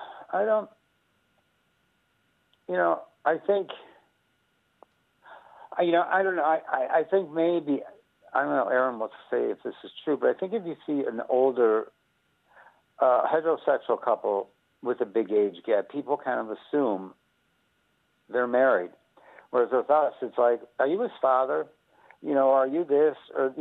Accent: United States; I'm from America.

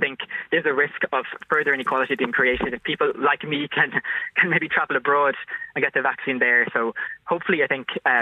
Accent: Ireland; there was no problem with me being Irish.

